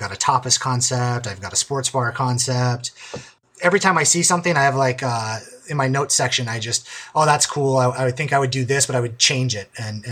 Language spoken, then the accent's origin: English; Vermont, United States; I'm from Vermont, right?